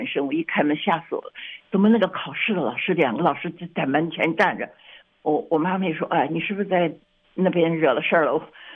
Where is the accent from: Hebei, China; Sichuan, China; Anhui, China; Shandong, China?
Shandong, China; Qingdao; 青岛的，我是青岛人。